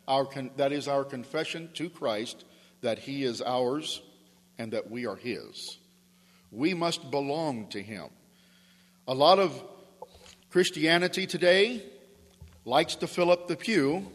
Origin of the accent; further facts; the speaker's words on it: Clinton, United States; I was born in Clinton and raised here.